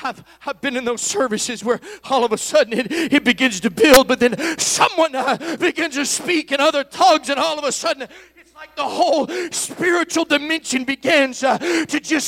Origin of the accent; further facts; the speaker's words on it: Florida, United States; I'm from Florida, so this analogy works a little better in Florida